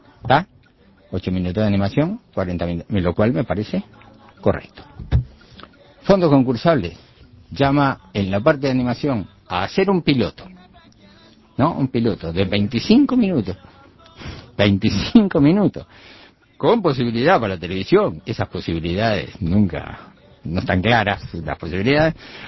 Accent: Uruguay; nuestra presencia como uruguayo fuera

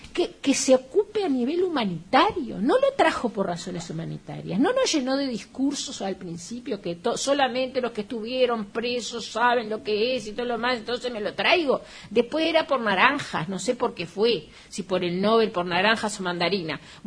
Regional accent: United States; no soy yo, soy norteamericana

